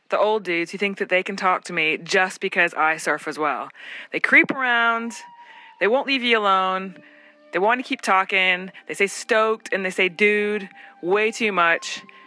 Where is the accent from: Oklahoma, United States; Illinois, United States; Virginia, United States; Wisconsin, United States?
Oklahoma, United States; I'm from Oklahoma.